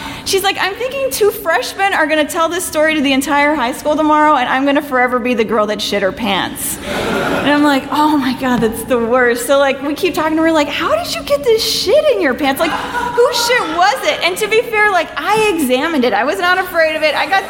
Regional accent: Houston, Texas, United States; We grew up in Houston, and most of the kids that we grew up with moved here

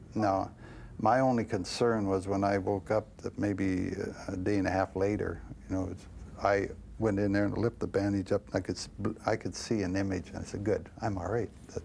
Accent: Saskatoon, Saskatchewan, Canada; maybe it out back out in my hometown of Saskatoon or some small area

